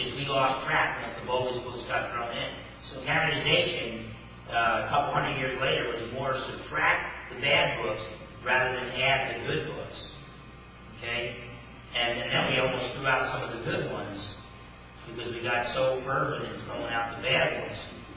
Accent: New Jersey, United States; I'm from New Jersey, okay? I grew up in Essex County, New Jersey.

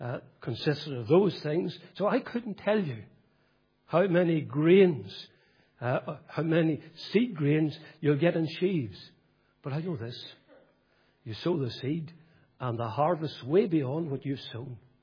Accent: Northern Ireland, United Kingdom; Well, I say I grew up in County Fermanagh.

